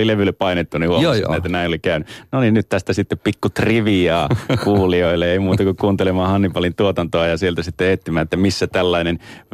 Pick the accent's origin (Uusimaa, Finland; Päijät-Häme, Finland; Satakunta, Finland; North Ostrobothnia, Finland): North Ostrobothnia, Finland; Raahe; Mä oon itse Raahesta kotoisin.